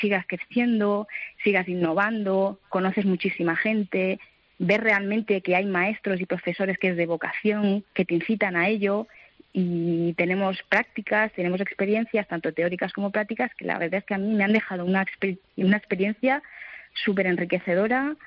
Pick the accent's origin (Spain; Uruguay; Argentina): Spain; Mataró, Catalonia; Yo, de hecho, provengo de una gran ciudad. Yo crecí y nací en Mataró, en Barcelona, la provincia de Barcelona.